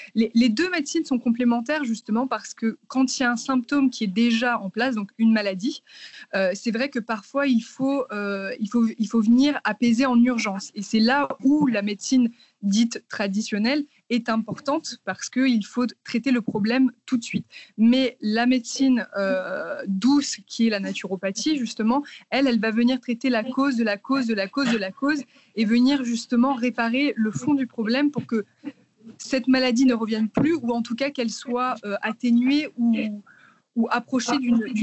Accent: Martinique; now in Paris, France; Et j'habite à Paris depuis à peu près 7 ans. Avant ça, j'ai grandi dans les Antilles, en Martinique plus précisément

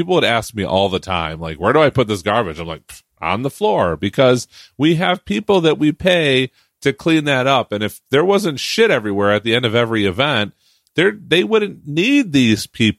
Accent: United States; I'm American.

